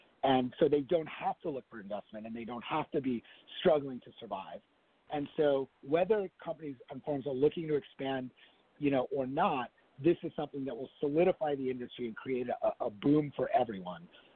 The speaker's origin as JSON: {"language": "English", "town": "New York City", "region": "New York", "country": "United States", "tie": "born or raised there", "said": "I mean, in New York, so I grew up in New York, right, and in New York City."}